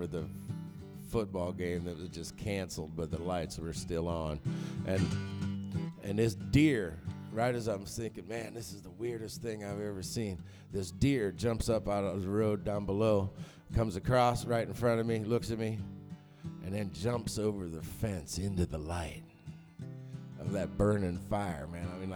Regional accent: Pennsylvania, United States; And out in West Virginia, and back in my hometown, Southern Pennsylvania, there's shaleyonaires around.

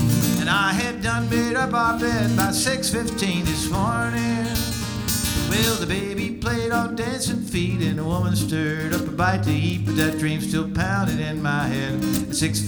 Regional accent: West Virginia, United States; I had a little malfunction on my GPS, and it took me, I'm from West Virginia.

